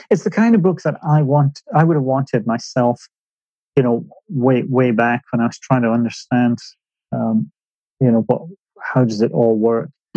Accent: Aberdeen, Scotland, United Kingdom; Some people consider my hometown of Aberdeen to be in the Highlands.

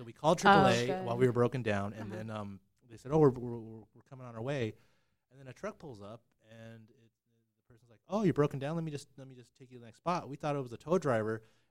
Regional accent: California, United States; on a road trip as a Californian, you'd be surprised how many folks are like, you're from California at the moment

